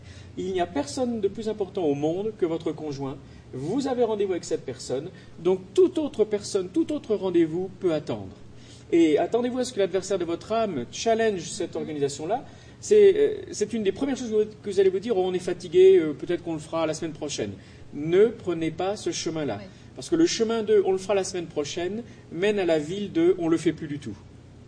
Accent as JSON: {"language": "French", "country": "France", "said": "nous sommes des Français romantiques"}